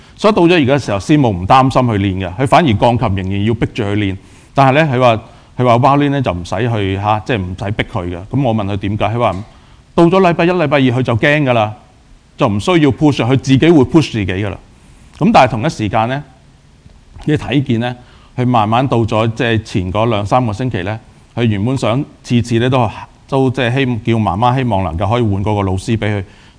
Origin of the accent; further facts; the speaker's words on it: Hong Kong; 即係我哋如果從香港嚟咧，就知道啦